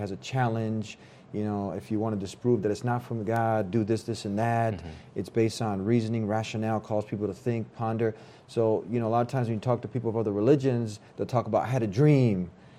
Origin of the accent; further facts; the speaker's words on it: United States; I'm not Arab, also. I'm American, born here.